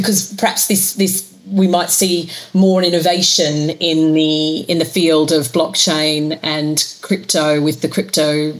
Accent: Australia; I'm Australian. I grew up in one of those

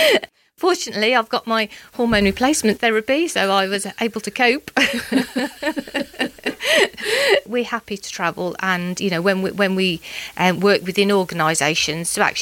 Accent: Dudley, West Midlands, United Kingdom; also born or lived in Warsaw, Poland; for those of you who recognise my accent. I was born in Warsaw, raised in Dudley.

